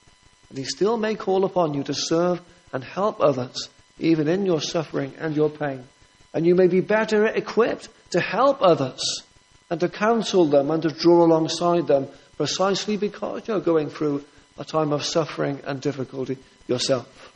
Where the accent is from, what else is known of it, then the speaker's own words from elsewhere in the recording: Wales, United Kingdom; I was brought up in South Wales, and when the steel industry and the coal mines were at their height